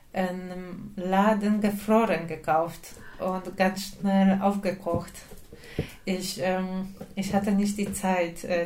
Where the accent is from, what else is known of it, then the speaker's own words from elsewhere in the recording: Poland; bis zu Situationen, wo ich sage, ich bin aus Polen